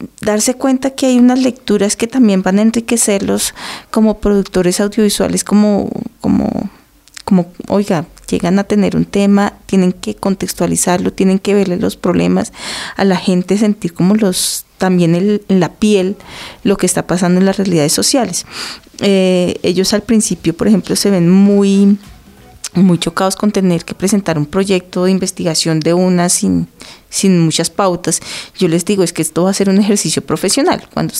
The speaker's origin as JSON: {"language": "Spanish", "country": "Colombia", "said": "la idea de lo que nos constituye como colombianos."}